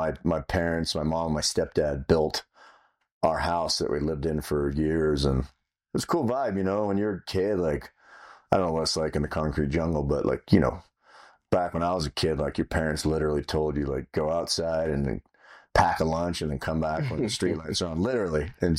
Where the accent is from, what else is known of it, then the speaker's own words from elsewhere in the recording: Big Bear Lake, California, United States; also born or lived in Orange County; I grew up in a little town, kind of the mountains of Southern California, Big Bear Lake. And I lived up there from pretty much infancy till 11 or 12. And then I moved down to Orange County.